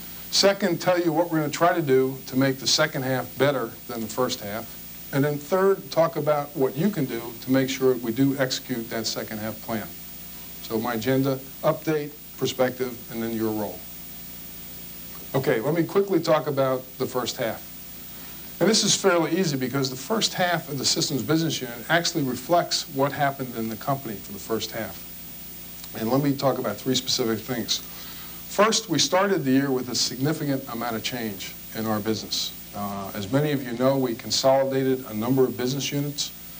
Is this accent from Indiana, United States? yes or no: no; New York City, New York, United States; Some of you may not know that I was actually born and raised in New York City. Now, if I start talking fast, that'll become very apparent. But it's great to be back in my home city and home state.